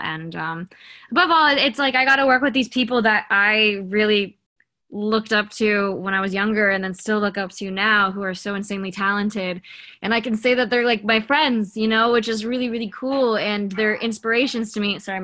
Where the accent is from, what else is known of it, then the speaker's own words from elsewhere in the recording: California, United States; I am 24 years old and I grew up in Southern California.